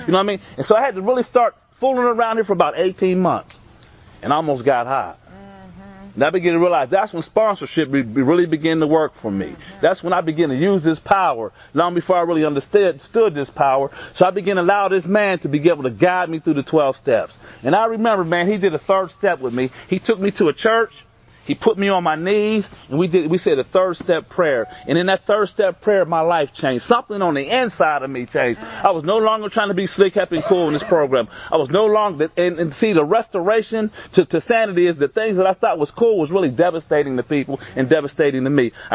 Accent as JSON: {"language": "English", "town": "Pittsburgh", "region": "Pennsylvania", "country": "United States", "said": "I'm from Homewood, one of the toughest neighborhoods in Western Pennsylvania."}